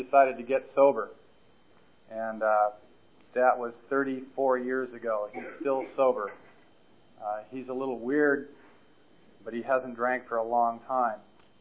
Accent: Los Angeles, California, United States; I was born and raised in Los Angeles around Inglewood in Westchester. And I graduated from high school in 1965.

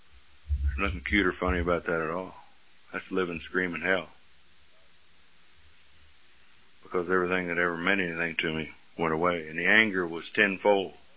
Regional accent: Bible Belt, United States; I come from the Bible Belt, and I've been baptized, sprinkled, dipped, flipped, tattooed, and screwed.

